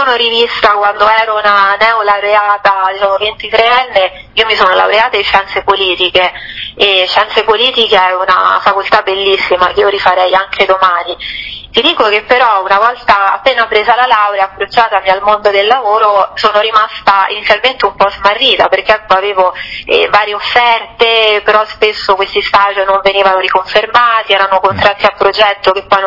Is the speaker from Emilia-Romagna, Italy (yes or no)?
no; Rome, Lazio, Italy; Sono un po' di parte perché sono romano